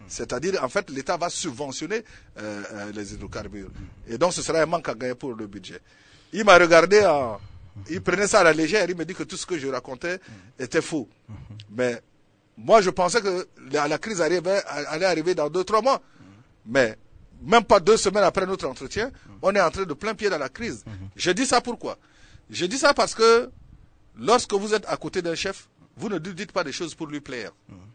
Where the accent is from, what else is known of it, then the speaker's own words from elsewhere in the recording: Central African Republic; Je parle en tant que centrafricain.